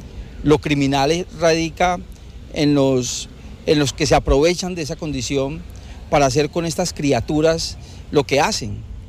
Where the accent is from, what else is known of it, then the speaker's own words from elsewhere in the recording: Bogotá, Colombia; Nosotros que venimos desde Bogotá, para nosotros esto es novedoso, ¿cierto?